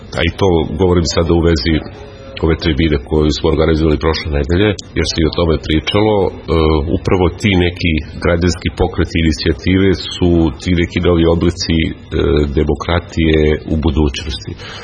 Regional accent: Serbia; kako mi kao Srbi imamo neke stereotipe

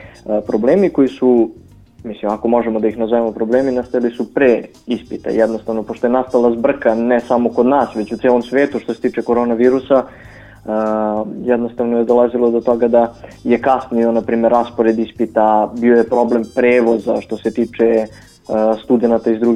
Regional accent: Jagodina, Šumadija and Western Serbia, Serbia; ja inače nisam iz Kragujevca, ja sam iz Jagodine, to jest živim u Jagodini, studiram u Kragujevcu

